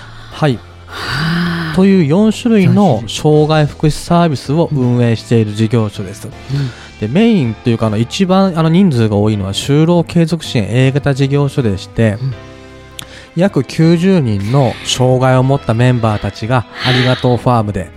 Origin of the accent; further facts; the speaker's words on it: Okayama, Japan; あのこの地元岡山に帰ってきまして、